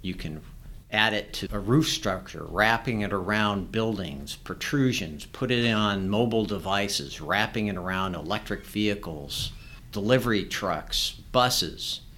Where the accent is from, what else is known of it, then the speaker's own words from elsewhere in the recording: California, United States; I don't remember this many fires growing up in California.